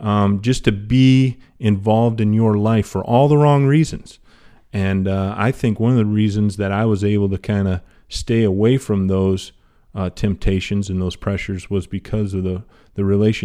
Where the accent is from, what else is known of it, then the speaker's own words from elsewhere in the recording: Zeeland, Michigan, United States; also born or lived in Evansville; and then I was born in Evansville, and then 3 months into my life, they moved back to Zeeland